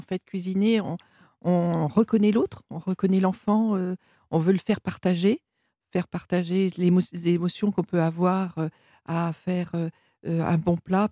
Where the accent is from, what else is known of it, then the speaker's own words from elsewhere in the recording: south of France, France; enfin, moi, je suis méridionale.